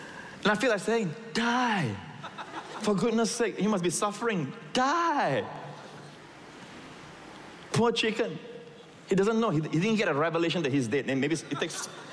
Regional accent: Malaysia; also born or lived in Singapore; I have, as a young boy, you know, growing up in Malaysia. I was born in Singapore. I'm a Singapore citizen. But I thank God for Malaysia. That's my boyhood country.

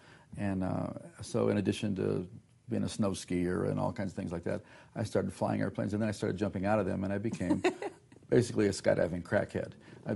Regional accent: Ohio, United States; Actually, a little bit of my background, I was raised in the Midwest, outside of Cleveland, Ohio, in a typical 1950s suburban life, like happy days. Grew up in a Roman Catholic home

